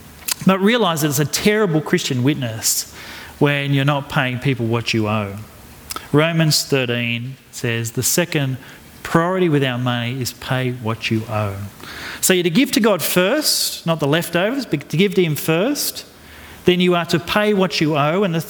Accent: Australia; And although I'm a citizen of heaven as well, it does not excuse me from my duties of being an Australian citizen.

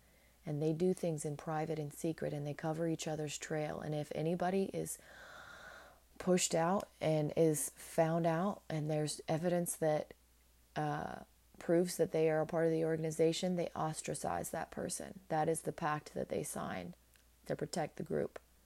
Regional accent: United States; born there; I'm blessed that I was born in America.

